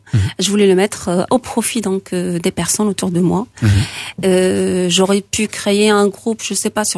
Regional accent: Villefranche, France; mais je suis de Villefranche, c'est une ville qui a l'air calme

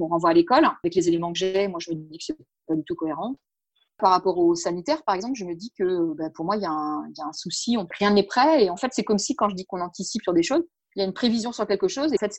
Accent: France; enfin moi en tant que Française, voilà, j'ai pas vécu ça.

